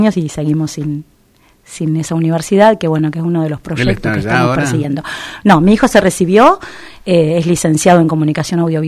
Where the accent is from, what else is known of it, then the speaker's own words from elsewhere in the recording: Burzaco, Buenos Aires Province, Argentina; mi ciudad natal, Bursaco, para los que no conocían